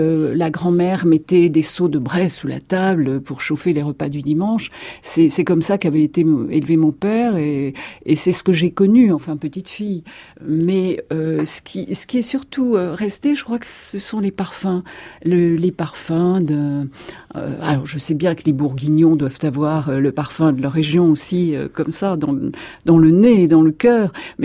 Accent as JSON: {"language": "French", "town": "Paris", "region": "Île-de-France", "country": "France", "tie": "born or raised there", "said": "Moi, j'ai été élevée à Paris. Et quand je suis arrivée à l'école à Paris, bien c'est très rapide, les petites filles se sont moquées de moi à ma première lecture et j'ai ravalé mon accent. Il n'est jamais revenu."}